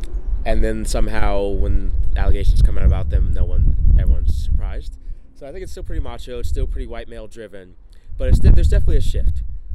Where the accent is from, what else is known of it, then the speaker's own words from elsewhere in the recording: the South, United States; So I'm from the South, so we had Southern Baptists.